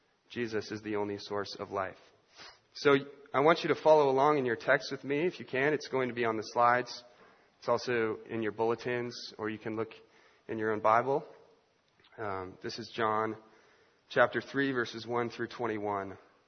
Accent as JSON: {"language": "English", "region": "Washington", "country": "United States", "said": "My wife and I are from the great state of Washington, the Pacific Northwest, and in the mountain, there's mountains there."}